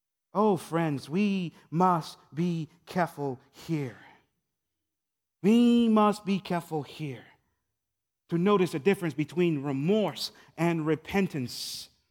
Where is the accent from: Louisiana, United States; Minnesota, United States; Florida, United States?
Louisiana, United States; there was this very famous evangelist from New Orleans. So I'm actually from Louisiana.